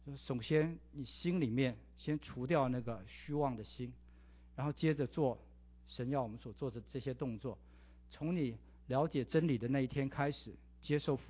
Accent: China; 那我用了我们中国人关于新跟旧的2个成语哈

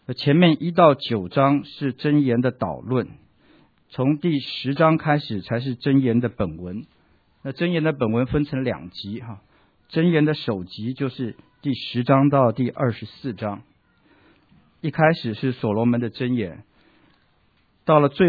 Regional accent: China; 比较天真的人如果用我们中国人来说，他是一个比较不懂事的人。

